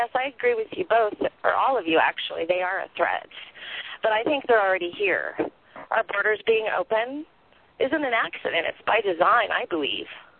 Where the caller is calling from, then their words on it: Colorado, United States; I'm calling from Colorado.